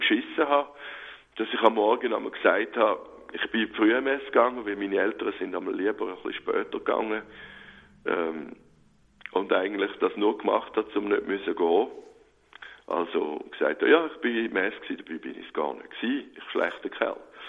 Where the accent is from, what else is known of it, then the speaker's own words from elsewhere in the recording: Solothurn, Switzerland; also born or lived in Eastern Switzerland; Ich bin in der Ostschweiz geboren worden, wie man gut gehört an meinem Dialekt da. Bin aber dann schon in ganz frühen Jahren in der Gegend von Solothurn gekommen.